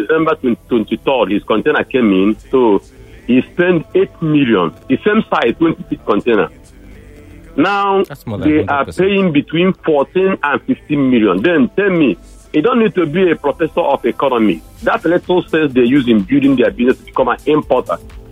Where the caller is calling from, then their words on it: Okoko, Lagos, Nigeria; I'm calling from Okoko.